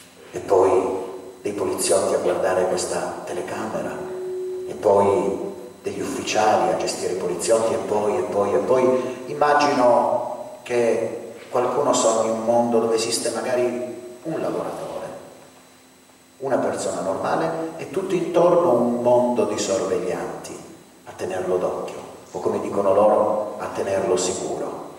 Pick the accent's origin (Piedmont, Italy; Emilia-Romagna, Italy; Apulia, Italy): Apulia, Italy; Lecce; Io sono di Lecce, so bene di cosa parlo.